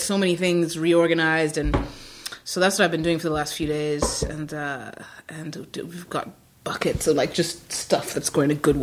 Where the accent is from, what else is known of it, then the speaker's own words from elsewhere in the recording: New York, United States; I'm a New Yorker too, so I'm like, but I still think 1920s is an old ass building.